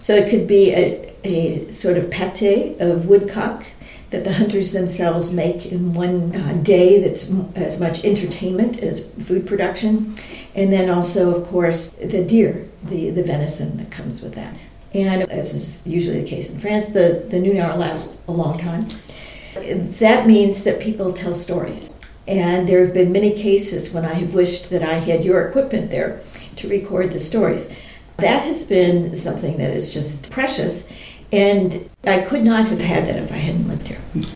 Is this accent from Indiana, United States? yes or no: yes; Indiana, United States; But I grew up in the American Midwest. I was born in northern Indiana, where the land is absolutely flat.